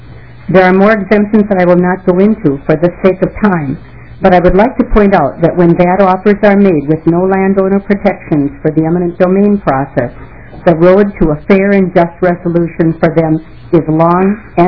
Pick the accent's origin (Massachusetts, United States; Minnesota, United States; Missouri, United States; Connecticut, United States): Minnesota, United States; Lakeville; I'm from Lakeville, Minnesota.